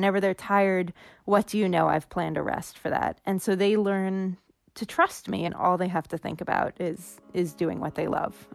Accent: California, United States; I grew up in California, and I was always obsessed with sled dogs.

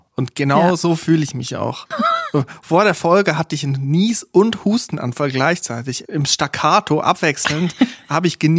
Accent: Switzerland; da, wo ich herkomme, Switzerland, da gibt's das nicht.

